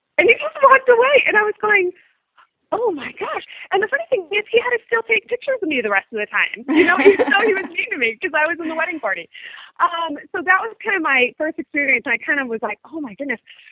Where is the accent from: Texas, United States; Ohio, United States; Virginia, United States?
Texas, United States; I don't know if a man knew I was from Texas, but I was not local to him.